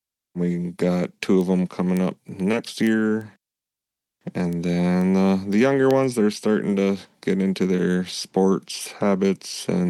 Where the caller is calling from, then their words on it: Minnesota, United States; I'm joining from the Mille Lacs Band Reservation on the west side of Mille Lacs Lake here today.